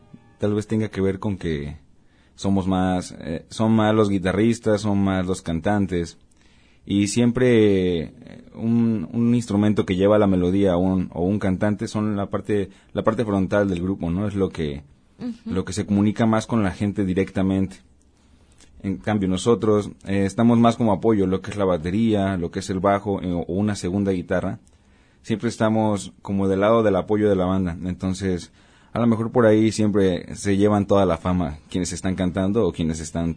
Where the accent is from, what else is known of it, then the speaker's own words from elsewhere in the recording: Autlán, Jalisco, Mexico; Es correcto, soy nacido aquí, y pues bueno, aunque ahorita estoy viviendo en otros lados, somos de aquí de Autlán